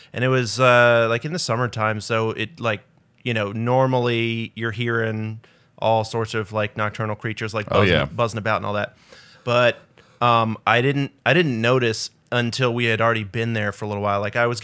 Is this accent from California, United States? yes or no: no; Germantown, Maryland, United States; So I grew up in Germantown, which is like right at the like when I was growing up, that was kind of like the edge of the suburbs